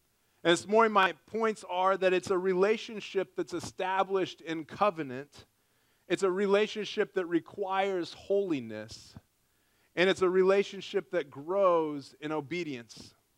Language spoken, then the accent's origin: English; Nebraska, United States; I'm a good guy. I'm from Nebraska, you know.